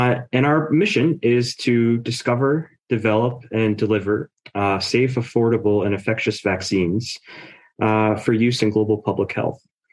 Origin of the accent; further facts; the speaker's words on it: Cincinnati, Ohio, United States; moved away as an adult; I'm from the United States, the Midwest, a city called Cincinnati, Ohio, in the state of Ohio. And it's a nice place, but somewhat insular.